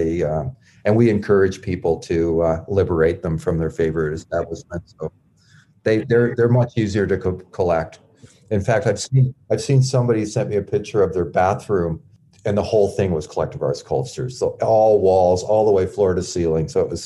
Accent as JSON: {"language": "English", "country": "Canada", "said": "we're Canadian"}